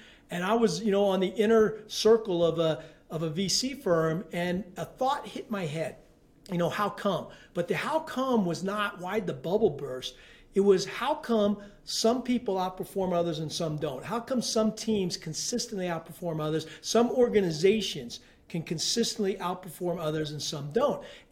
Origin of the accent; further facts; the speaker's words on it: California, United States; also born or lived in West Point, New York / Virginia; And I remember growing up, every 3 years, we moved to a new location. I grew up in West Point, New York, Virginia, the Pentagon, all these places, California, where I went to high school.